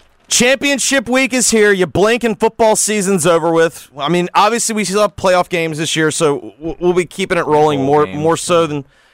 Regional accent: the South, United States; for me, I am someone from the South, and I am not built for cold.

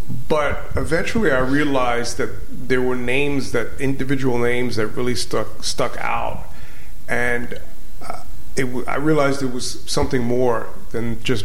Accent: Brooklyn, New York, United States; Yeah, originally I'm from Crown Heights, Brooklyn.

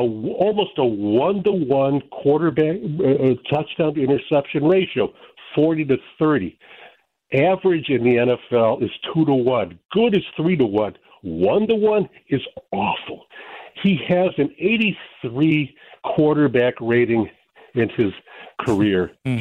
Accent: Glenview, Illinois, United States; I've lived in this area my entire life. I'm a Cowboys fan. I apologize, but the Bears are number two for me. I'm from Glenview, et cetera.

